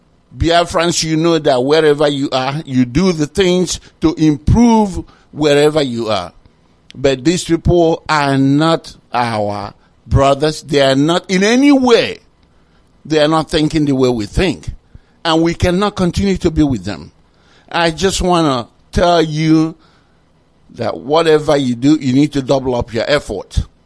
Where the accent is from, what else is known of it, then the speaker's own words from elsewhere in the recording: Idemili, Anambra, Nigeria; I hail from Idemili Elba in Idemili local government area of Biafra land.